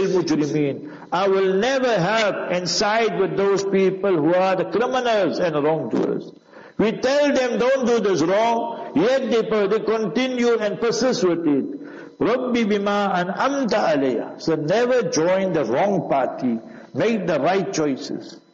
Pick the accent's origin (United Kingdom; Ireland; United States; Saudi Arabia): Saudi Arabia; Jeddah, Makkah Province; I said, I'm in Jeddah, I'm from Jeddah.